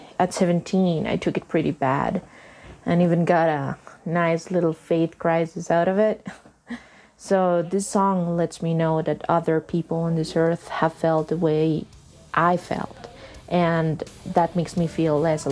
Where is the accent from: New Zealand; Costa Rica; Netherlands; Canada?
Costa Rica; I'm from Costa Rica.